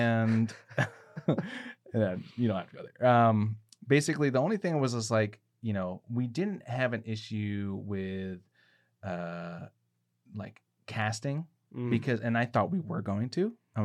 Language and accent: English; Reading, Pennsylvania, United States; born there; I was born in Reading and I lived there for